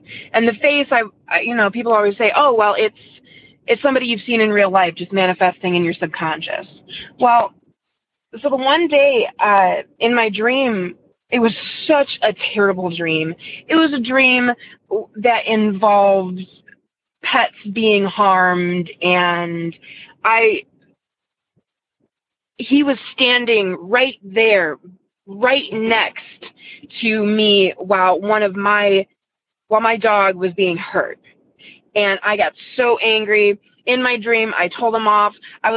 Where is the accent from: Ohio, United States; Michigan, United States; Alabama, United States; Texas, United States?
Ohio, United States; I'm from Northeast Ohio.